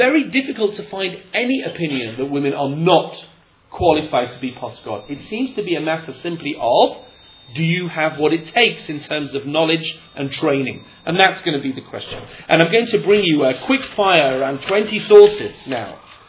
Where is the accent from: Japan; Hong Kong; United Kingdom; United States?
United Kingdom; England; I'm English, I'm into tea.